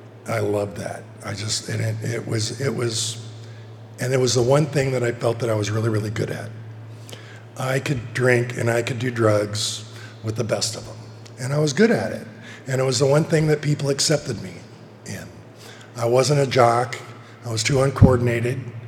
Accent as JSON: {"language": "English", "town": "Ridgecrest", "region": "California", "country": "United States", "tie": "born or raised there", "also_born_or_lived": "Trona", "said": "I grew up here in Ridgecrest. I was actually born in Trona, which may explain a lot. But yeah, so I was born in Trona, but grew up here in Ridgecrest. I'm the youngest of four kids."}